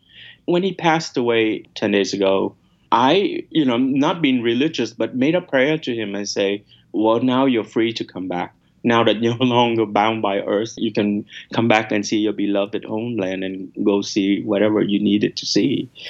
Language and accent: English; United States; thanks to him, I had a relatively comfortable life growing up in America.